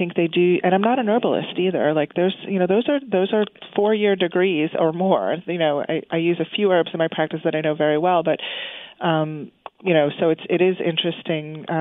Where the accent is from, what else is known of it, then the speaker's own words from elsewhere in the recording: Florida, United States; I grew up in Florida, and we used to have aloe growing all over the place.